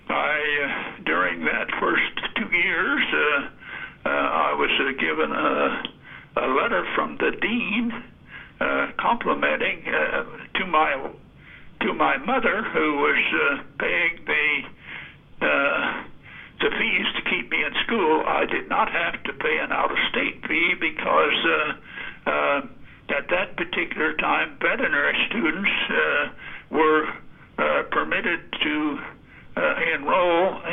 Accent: Commiskey, Indiana, United States; Well, I was born in Jennings County, Indiana, and … He was a school teacher, and we lived in Jennings County, Indiana

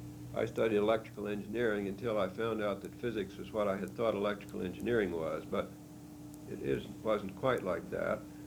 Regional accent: Taylorville, Illinois, United States; Well, I grew up in central Illinois. I was born in Taylorville, a very small town.

